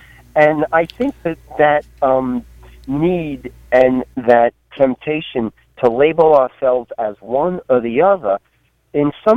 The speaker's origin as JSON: {"language": "English", "town": "Holbrook", "region": "New York", "country": "United States", "said": "I'm from Holbrook."}